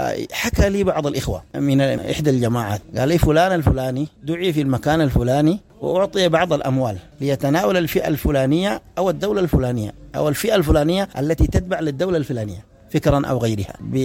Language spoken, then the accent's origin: Arabic; Sudan; يا شعب يا سوداني، نحن سودانيين كفاية بتشملنا جميعا